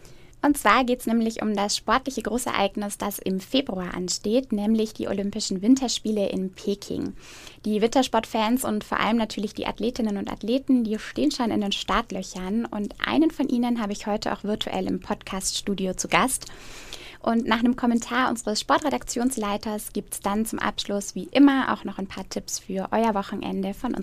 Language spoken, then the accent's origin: German; Eckersmühlen, Bavaria, Germany; und das ist tatsächlich auch mein Heimatort und da ist man als Eckersmühlner natürlich nochmal besonders stolz drauf.